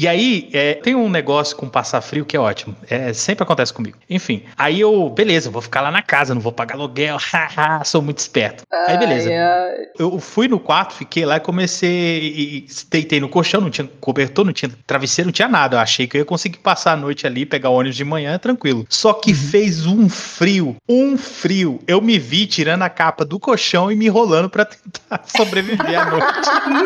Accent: São Paulo, Brazil; Porque eu vim de São Paulo, assim, foi meio no susto, né?

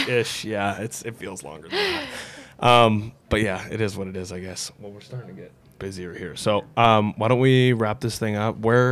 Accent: Springfield, Massachusetts, United States; I'm from Springfield, Mass., so that's why I shit on Springfield, Missouri, all right? Because we're the better Springfield.

